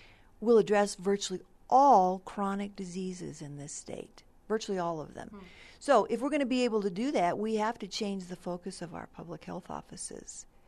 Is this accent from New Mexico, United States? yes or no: yes; Hagerman, New Mexico, United States; I did. I grew up in Hagerman.